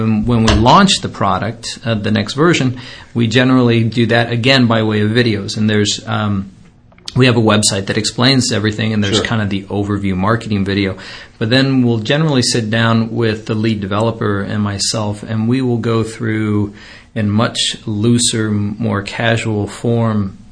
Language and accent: English; California, United States; now in Michigan, United States; Originally from California. I grew up out in the Bay Area, came out here for business school at the University of Michigan